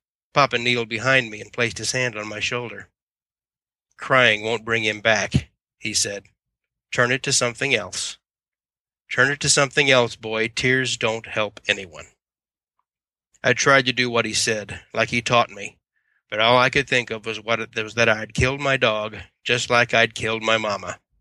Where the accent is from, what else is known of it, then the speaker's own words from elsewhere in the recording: Lethbridge, Alberta, Canada; also born or lived in Halifax, Canada; I was born in Halifax in 1950, and it was the nurses who named me … They said they couldn't stop my mother's bleeding. I don't think she ever got to hold me. We lived in an old house in Lethbridge, Alberta, near where Mama had grown up.